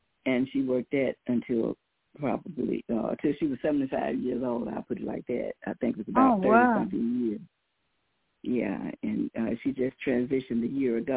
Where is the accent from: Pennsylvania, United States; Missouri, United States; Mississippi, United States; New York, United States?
Mississippi, United States; Jackson; born there; for Rasha Unk. And I was born here in Jackson, Mississippi.